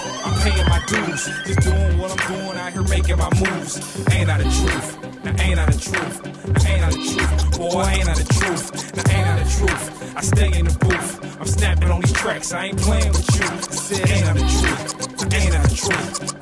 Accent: Topeka, Kansas, United States; I'm from Topeka

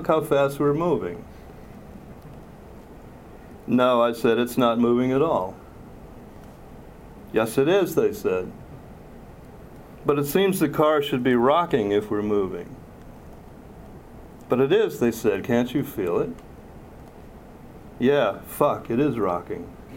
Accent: New Orleans, Louisiana, United States; We grew up together in New Orleans all the way up through high school

